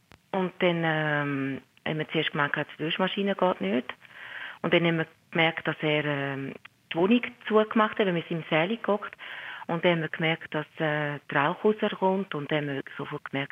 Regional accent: Jura, Switzerland; Und zwar, ich bin ursprünglich aus dem Jura

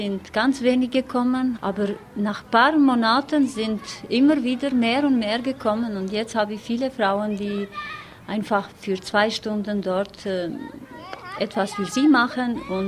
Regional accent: Kosovo; Zum Beispiel, ich bin Albanerin aus Kosovo.

